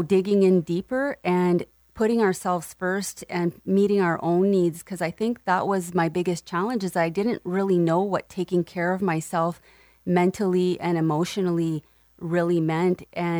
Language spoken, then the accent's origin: English; Sturgeon Falls, Ontario, Canada; also born or lived in Ottawa, Canada / Sudbury, Canada; Yeah, I was born here and stayed in Sturgeon, grew up here, went away for some schooling in Ottawa and Sudbury, and then I came right back and raised my family.